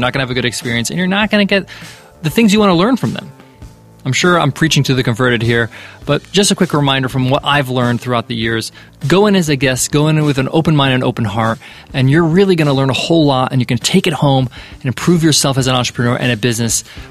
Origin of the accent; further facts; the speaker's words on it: United States; growing up as an American, when I traveled, I had to reevaluate what I thought of the world.